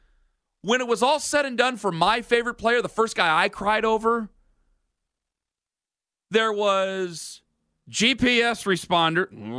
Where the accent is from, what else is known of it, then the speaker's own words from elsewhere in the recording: Cleveland, Ohio, United States; Like, I'm from the Cleveland area, okay? I'm from Northeast Ohio.